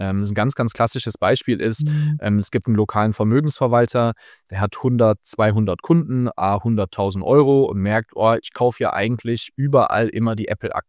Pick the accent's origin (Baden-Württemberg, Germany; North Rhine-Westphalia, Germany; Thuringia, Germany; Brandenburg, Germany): North Rhine-Westphalia, Germany; Mönchengladbach; Also ich komme sowohl aus Mönchengladbach als auch Borussia-Fan zu sein. Beides sozusagen kombiniert. Ich bin aufgewachsen relativ auf dem Land